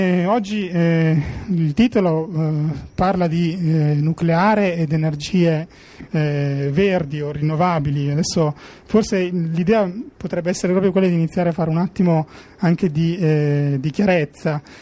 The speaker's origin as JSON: {"language": "Italian", "town": "Trieste", "region": "Friuli-Venezia Giulia", "country": "Italy", "said": "vengo da Trieste, lavoro alla Sissa, sono un fisico di formazione"}